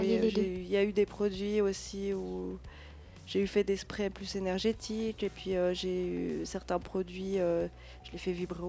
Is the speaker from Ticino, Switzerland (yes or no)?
no; Valais, Switzerland; puis chez nous en Valais on a de la chance on a plein de bons producteurs